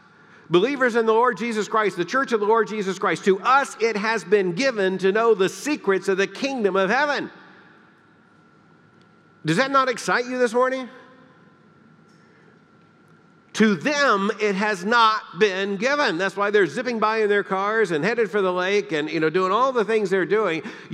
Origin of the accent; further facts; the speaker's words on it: Deep South, United States; When I was growing up in the Deep South, there were expressions you hear as a little boy